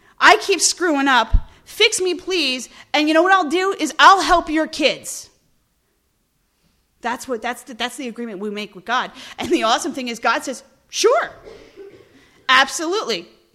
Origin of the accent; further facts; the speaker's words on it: Ireland; My husband's Scottish, I'm Irish, Celtic genes.